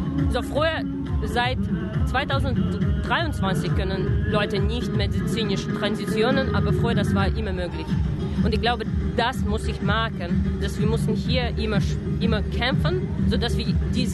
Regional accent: Russia; German is a second language; dass ich kann nicht zurück in meinem Heimatland gehen. Das bedeutet, ich bin hier offen und ich kann nicht zurück, weil das ist ja verboten in Russland.

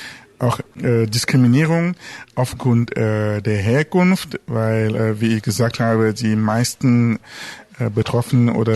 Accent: Cameroon; now in Germany; Ich komme ursprünglich aus Kamerun und lebe hier schon seit langer Zeit, und ist einfach so, und Deutschland ist mittlerweile zu meiner zweiten Heimat geworden

